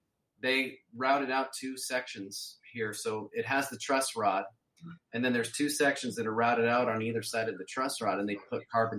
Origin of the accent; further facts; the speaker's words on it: Idaho, United States; also born or lived in Seattle; I'm originally from Idaho, and then I went to Seattle in like 20.